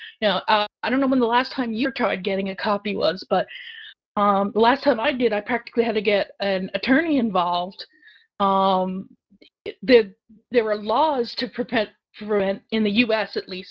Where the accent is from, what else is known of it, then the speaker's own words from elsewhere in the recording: Ohio, United States; I'm not from Columbus itself. I'm actually from about 3 hours north of Columbus, although some of our, a third to a half of our staff are from the Ohio-Columbus area, and the rest are scattered around, even in other states like me.